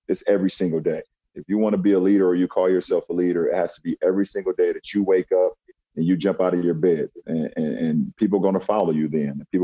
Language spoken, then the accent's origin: English; United States; as a Black man growing up in America.